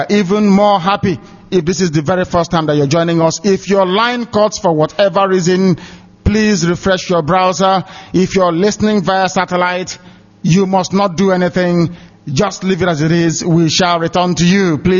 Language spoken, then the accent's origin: English; Ibeku, Abia, Nigeria; We welcome you from wherever you are upon this face of the very earth. And I'm from Isiama Foluku Ibeku. That is where I come from. I don't come from Omuahia.